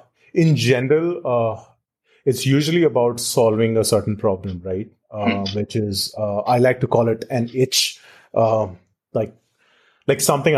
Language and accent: English; India; I grew up in India.